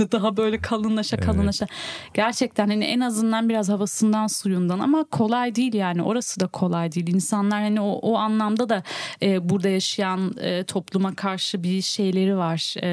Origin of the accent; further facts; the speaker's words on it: Urfa, Şanlıurfa, Turkey; Urfalıyız